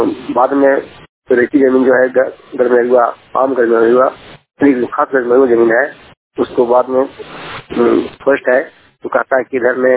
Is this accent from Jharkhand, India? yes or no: yes; Chatra, Jharkhand, India; ग्राम लिप्ता पंचायत वाले प्रखंड प्रतापपुर जिला छत्रा का निवासी हूँ।